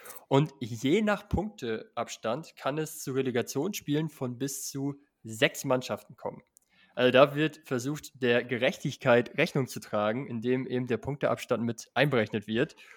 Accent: Northwest Germany, Germany; ich komme ja aus dem Nordwesten.

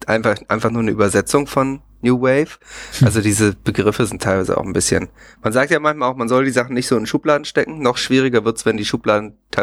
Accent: Hamburg, Germany; Nur einen anderen Hamburger würde das stören, wenn er hört, dass ich Hamburger bin, ne?

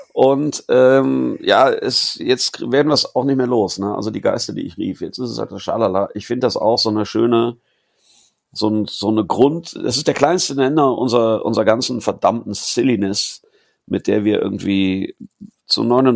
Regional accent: Cologne, North Rhine-Westphalia, Germany; wenn ich jetzt schon als Kölner mich erdreiste, als Zugereister einen Song über dieses Viertel, über dieses Quartier zu machen

